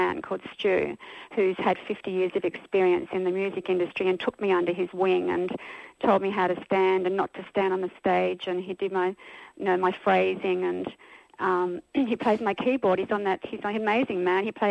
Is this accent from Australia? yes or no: yes; Melbourne, Victoria, Australia; My husband's from Sydney and I'm from Melbourne.